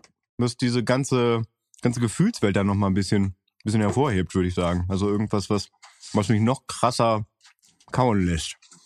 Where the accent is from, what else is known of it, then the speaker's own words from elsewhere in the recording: Bielefeld, North Rhine-Westphalia, Germany; weil wir kommen aus Bielefeld.